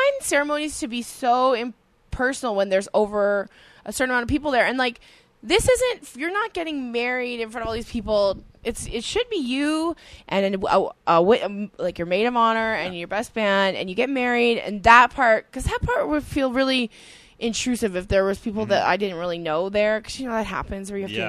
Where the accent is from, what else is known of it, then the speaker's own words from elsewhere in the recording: Edmonton, Alberta, Canada; Because I'm from Edmonton.